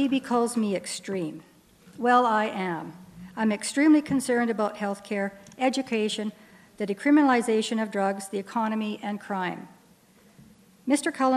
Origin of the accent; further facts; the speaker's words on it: British Columbia, Canada; I was born and raised here in the Bulkley Valley. My early years were on a farm in Quick.